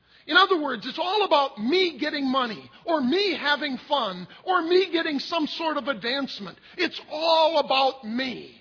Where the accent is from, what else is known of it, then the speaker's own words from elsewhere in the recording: Wisconsin, United States; I grew up in the Wisconsin countryside, and it's not unusual out in the country to see signs posted along fences, no trespassing.